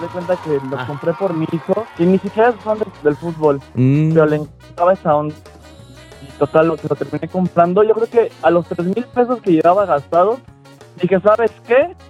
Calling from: Guadalajara, Jalisco, Mexico; Soy el papi de Guanatos

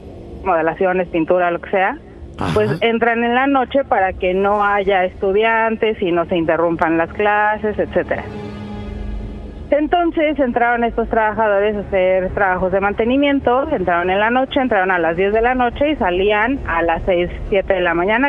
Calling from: Mexico City, Mexico; De la Ciudad de México.

